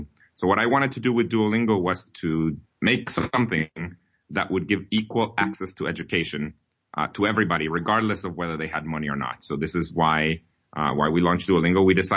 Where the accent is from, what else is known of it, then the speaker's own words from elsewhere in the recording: Guatemala; my views on education are very affected by where I'm from. I was born in Guatemala